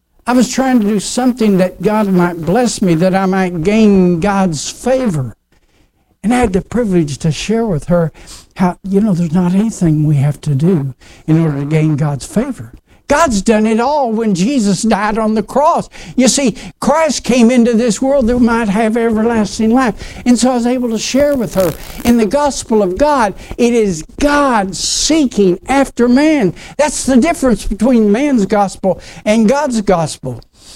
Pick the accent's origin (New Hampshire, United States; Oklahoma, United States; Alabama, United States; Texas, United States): Oklahoma, United States; accent: Oklahoma; I was raised in Oklahoma. You probably know that from the accent that I have. But I was pastoring a church down in southern Oklahoma.